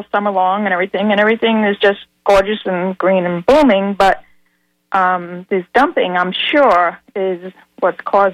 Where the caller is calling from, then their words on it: Ruskin, Florida, United States; I'm calling from Ruskin, Florida.